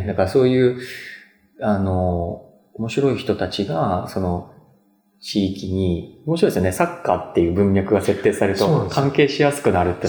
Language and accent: Japanese; Kyushu, Japan; 僕もあの、出身が、あの、九州の方なので